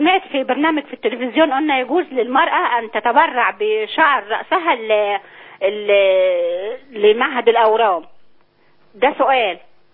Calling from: Asyut, Asyut Governorate, Egypt

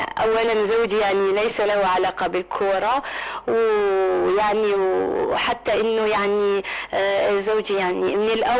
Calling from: Algeria; يعني أنا على فكرة أنا جزائرية متزوجة من مصري

